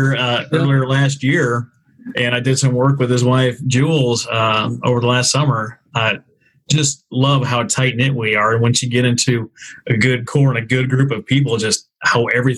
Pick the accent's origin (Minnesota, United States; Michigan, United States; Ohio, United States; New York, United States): Minnesota, United States; I talked to Mike Walter just like last month because we're both from Minnesota.